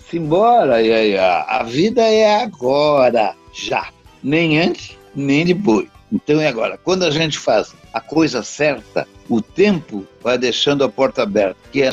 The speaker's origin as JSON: {"language": "Portuguese", "town": "Bagé", "region": "Rio Grande do Sul", "country": "Brazil", "said": "Porque eu sou de Bagé, da fronteira do Brasil com o Uruguai"}